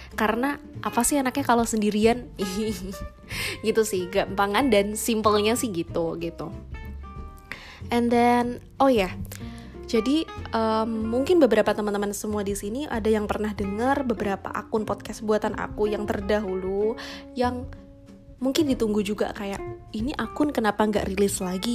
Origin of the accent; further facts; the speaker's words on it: Semarang, Central Java, Indonesia; Aku Wong Semarang